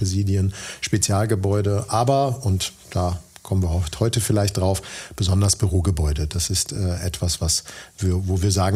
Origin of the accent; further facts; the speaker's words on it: Dortmund, North Rhine-Westphalia, Germany; born there; now in Cologne, Germany; Ich bin 49 Jahre alt, Bauingenieur von Hause aus, komme gebürtig aus Dortmund, unweit von hier und Bochum.